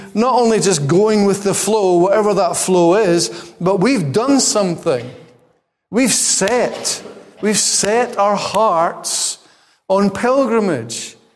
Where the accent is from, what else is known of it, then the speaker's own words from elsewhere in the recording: Scotland, United Kingdom; And I don't know about you, but being Scottish, the new year is a big thing